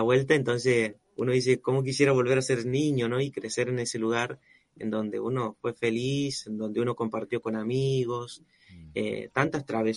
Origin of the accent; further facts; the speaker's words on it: Monterrico, Santiago del Estero, Argentina; also born or lived in Campo Gallo; 26 años, Yo nací aquí en Campo Gallo, pero crecí en una comunidad rural que se llama Monterrico, que queda a 42 kilómetros de aquí de Campo Gallo.